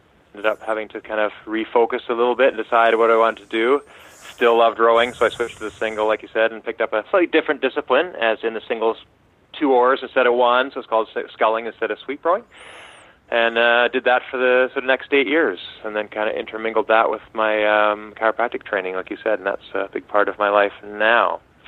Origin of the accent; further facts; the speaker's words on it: Victoria, British Columbia, Canada; I was always like a sporty kid growing up in Victoria, BC